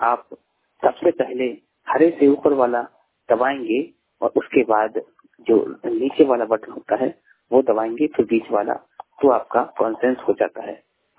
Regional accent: Budaun, Uttar Pradesh, India; बदायूं 100% बदायूं से, यूपी बदायूं, हमारा जिला बदायूं है यूपी से।

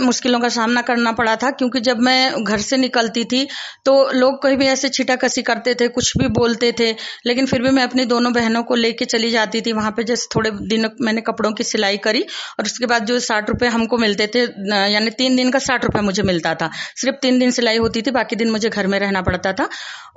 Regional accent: Athner, Madhya Pradesh, India; और मैं ग्राम आठनेर से हूँ।

